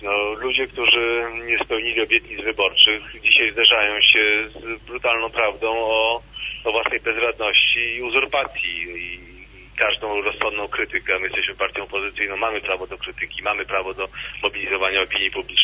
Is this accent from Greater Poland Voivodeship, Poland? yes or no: no; Gdańsk, Pomeranian Voivodeship, Poland; bo jako gdańszczanin czułem taki obowiązek.